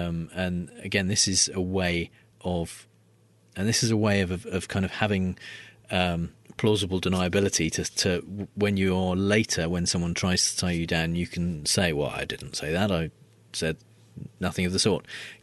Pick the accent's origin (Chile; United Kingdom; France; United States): United Kingdom; And although I'm a Brit, I don't know as much about British politics as